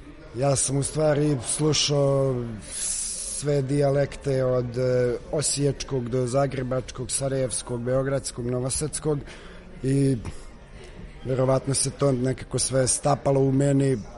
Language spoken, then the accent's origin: Serbian; Serbia; accent: Belgrade; taj neki moj dijalekt ili akcenat koji sad pričam, koji ne znam, koji je, kažu da je malo beogradski, verovatno najviše vuče